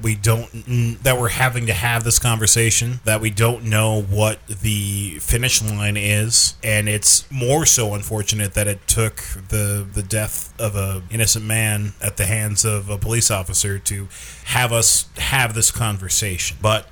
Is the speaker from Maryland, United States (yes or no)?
no; Minneapolis, Minnesota, United States; now in Sheldon, United States; because I am from Minneapolis...